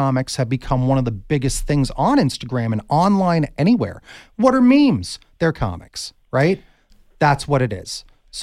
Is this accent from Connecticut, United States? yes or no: no; Long Island, New York, United States; I went to the School of Visual Arts in New York City. I'm from Long Island, so it was great.